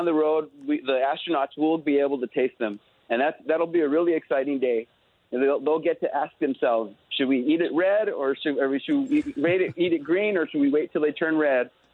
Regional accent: Española, New Mexico, United States; I am an Española native. I was born in Santa Fe.

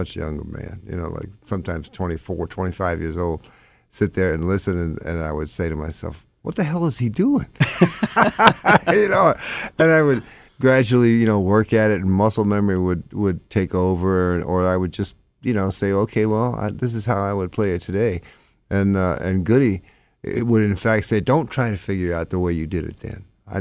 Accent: New Orleans, Louisiana, United States; We went down to New Orleans, my hometown, and worked in the studio.

